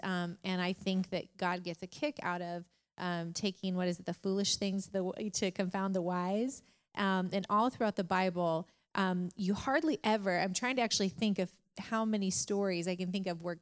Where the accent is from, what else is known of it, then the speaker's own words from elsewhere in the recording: Arizona, United States; So my degree's in psychology. I'm from Arizona. I knew I grew up as a caretaker for my father and my grandmother.